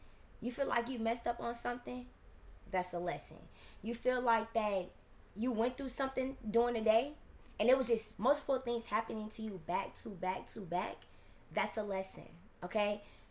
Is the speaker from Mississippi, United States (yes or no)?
no; Chicago, Illinois, United States; Yes, I stayed in Chicago. I stayed in my hometown for school, y'all.